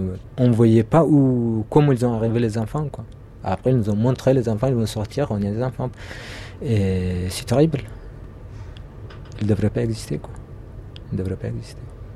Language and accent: French; Eritrea; French is a second language; now in France; et je suis érythréen, et aujourd'hui, je vis en France, en tant que Français.